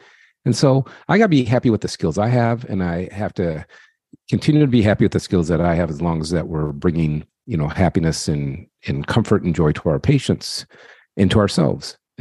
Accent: Detroit, Michigan, United States; I'm from Detroit. I'm a Michigan guy like yourself. I'm from Detroit, and I grew up.

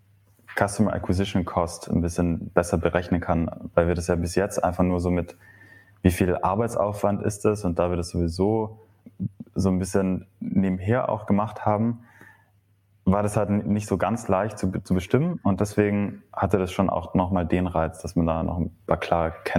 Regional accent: Merano, Trentino-Alto Adige, Italy; now in Munich, Germany; also ich komme aus Meran, das ist dann doch ein bisschen kleiner. 40.000 Einwohner knapp.

